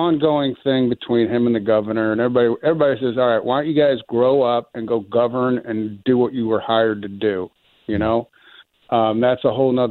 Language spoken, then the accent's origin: English; Michigan, United States; now in St. Louis, United States; I'm from Michigan. I'm in St. Louis currently.